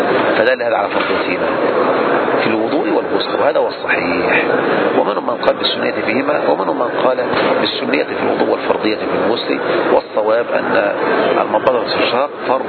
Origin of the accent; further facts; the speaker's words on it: Egypt; كما هو جار عندنا في مصر